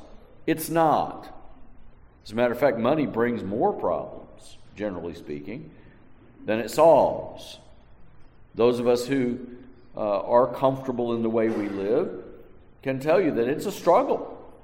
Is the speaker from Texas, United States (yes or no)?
yes; Texas, United States; I knew a guy back in the town that I grew up in West Texas.